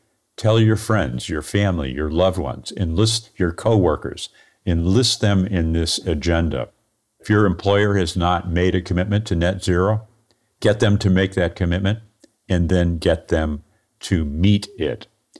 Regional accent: St. Louis, Missouri, United States; I'm not a world leader, and I'm an engineer from St. Louis, Missouri.

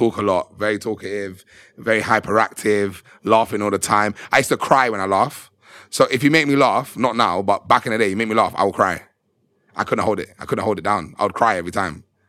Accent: Birmingham, West Midlands, United Kingdom; I'm from Birmingham.

